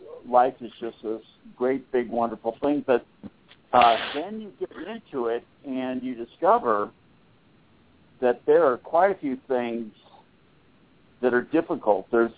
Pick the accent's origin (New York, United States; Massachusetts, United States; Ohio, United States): Massachusetts, United States; Boston; I grew up in Boston. We had four seasons: winter, June, July, and August.